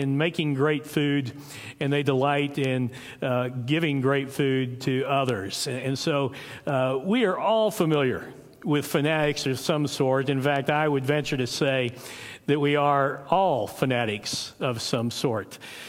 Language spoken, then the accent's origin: English; Dallas, Texas, United States; You know, I grew up in Dallas, and I'm still passionate about the football team there.